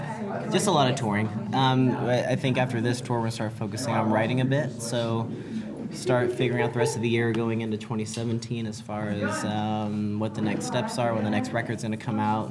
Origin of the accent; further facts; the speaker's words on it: United States; growing up in the States, always attending Warped Tour